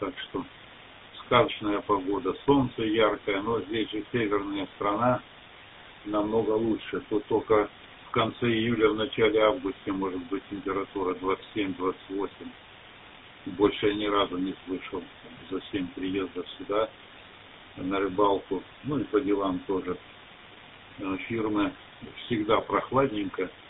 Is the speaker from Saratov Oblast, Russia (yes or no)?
yes; Saratov, Saratov Oblast, Russia; moved away as an adult; now in Białystok, Poland; Сам я в Белостоке, имею вид на жительство. А вообще я сам из Саратова. Живу здесь с 1974 года, когда попал в Прибалтийский военный округ.